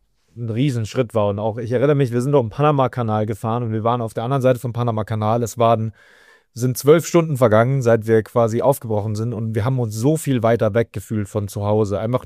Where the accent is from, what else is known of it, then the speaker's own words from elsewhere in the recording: Bavaria, Germany; wir kommen aus Bayern.